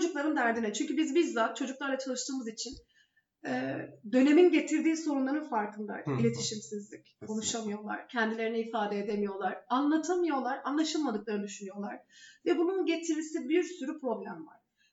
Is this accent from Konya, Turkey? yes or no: no; Arıkbaşı, İzmir, Turkey; born there; Ben İzmir'in çok küçük bir yerinde doğdum. Arıkbaşı Köyü diye.